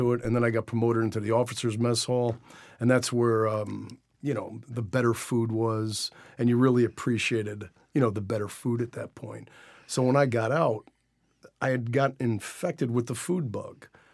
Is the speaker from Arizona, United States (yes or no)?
no; Nyack, New York, United States; born there; also born or lived in West Haverstraw / Long Island / Syracuse; I was born in Nyack, lived in West Havistraw, lived in Long Island, lived in Syracuse, and yeah, then, you know, I moved back to New York in 2002.